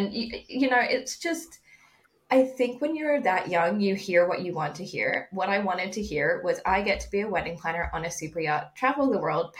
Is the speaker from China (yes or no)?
no; Vancouver, British Columbia, Canada; I was at the Art Institute of Vancouver, so I grew up in Vancouver, Canada.